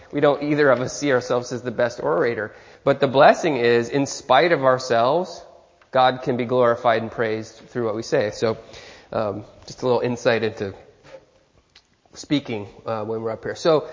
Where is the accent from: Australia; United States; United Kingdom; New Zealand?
United States; because I'm American, ugly American